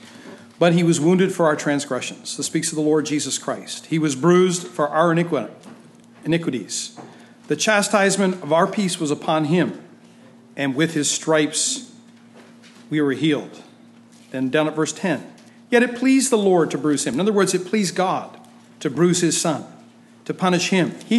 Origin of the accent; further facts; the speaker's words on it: Sarnia, Ontario, Canada; And I'm from Sarnia, Ontario, Canada. So I'm a Canadian. I'm a foreigner in a foreign country.